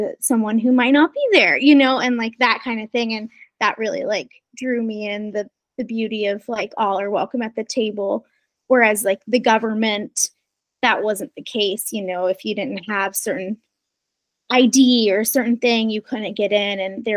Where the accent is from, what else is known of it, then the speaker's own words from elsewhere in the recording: Nevada, United States; because I'm from Nevada, but I was like hopping into all of these spaces.